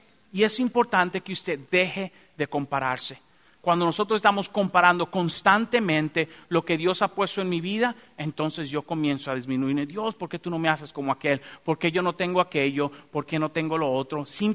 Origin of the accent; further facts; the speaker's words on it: Dominican Republic; así me hicieron y así usted va a querer, ¿verdad? Soy dominicano y adelante.